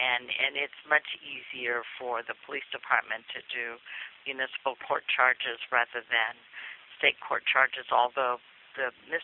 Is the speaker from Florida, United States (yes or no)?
no; New Orleans, Louisiana, United States; Well, I'm from New Orleans, and we have just put up a Family Justice Center.